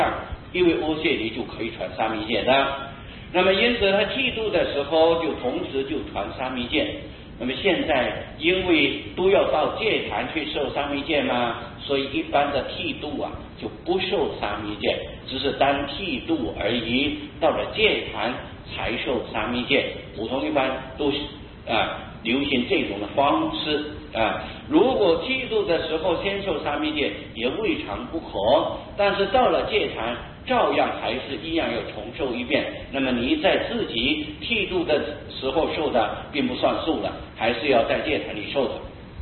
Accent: China; 因为我们中国人喜欢简略。

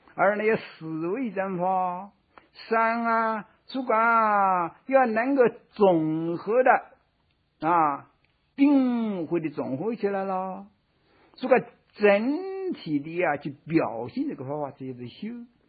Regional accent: China; 这个初二三的这个月亮啊，才升起来。我们中国人叫做月牙

